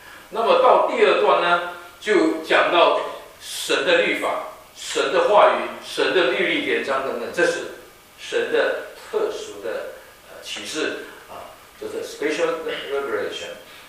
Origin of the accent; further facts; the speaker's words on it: Philippines; 就到中国南部一个小岛叫做菲律宾，就是我成长的地方，我是在那边土生土长的。